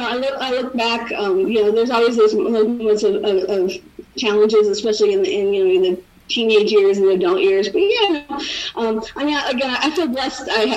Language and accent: English; Michigan, United States; now in United Kingdom; because I grew up in Michigan, which is kind of, it's a more Democratic oriented, but I grew up in a very conservative community, very much Republican kind of dominated. So moving to the UK was really an eye-opener